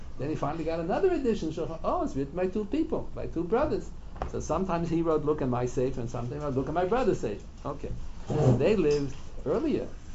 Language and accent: English; Philadelphia, Pennsylvania, United States; I was brought up in Pennsylvania, so I used to live in Philadelphia on 5th Street, not far from the Liberty Bell.